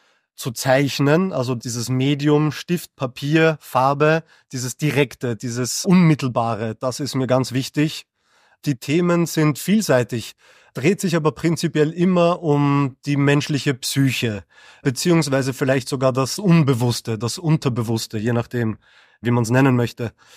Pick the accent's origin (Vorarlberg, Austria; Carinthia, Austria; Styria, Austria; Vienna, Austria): Vienna, Austria; born there; Ich bin in Wien geboren, bin aber Deutscher und Belgier